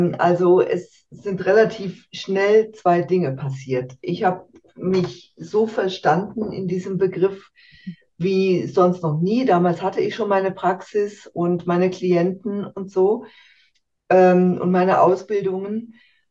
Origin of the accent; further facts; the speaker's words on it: Germany; moved away as an adult; now in Switzerland; Also grundsätzlich bin ich erstmal in Deutschland aufgewachsen, geboren und aufgewachsen und bin dann aber mit Anfang 30 in die Schweiz gezogen, weil mein Mann hier eine Arbeitsstelle bekommen hat.